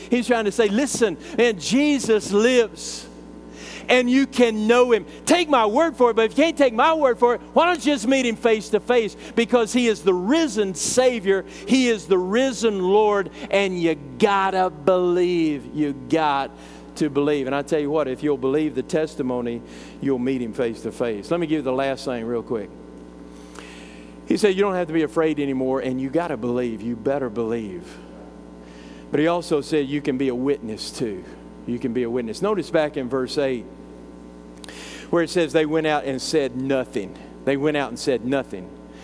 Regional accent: Gulbusk, Texas, United States; We're from Gulbusk. Gulbusk? That don't even sound right.

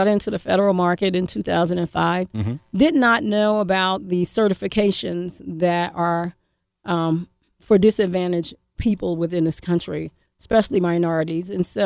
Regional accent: Newark, New Jersey, United States; I went in 1980 to get out of the situation I was in growing up in Newark, New Jersey.

